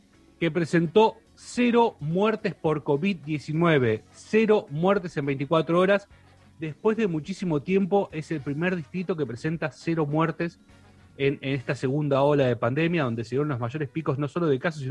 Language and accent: Spanish; Bahía Blanca, Buenos Aires Province, Argentina; No, me voy a mi terruño, a Bahía Blanca, a saludar a mi familia.